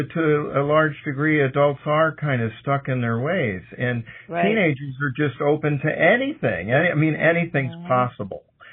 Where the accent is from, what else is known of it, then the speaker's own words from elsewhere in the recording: St. Louis, Missouri, United States; also born or lived in Colorado; And so I'm originally from St. Louis. I actually moved here 4 years ago from Colorado. And I'm back in the Midwest and only 3 hours away from all my childhood friends that I grew up with in St. Louis.